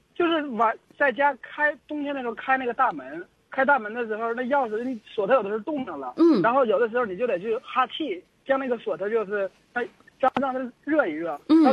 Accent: Northeast China, China; 因为我是东北的

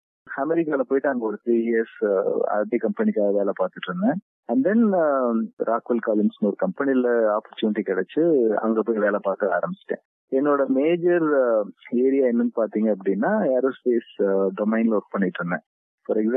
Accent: Thinaikulam, Tamil Nadu, India; நான் ராமநாதபுரம் மாவட்டத்துல வந்து திணைக்குளம் அப்படிங்கிற கிராமத்துல பிறந்தேன்.

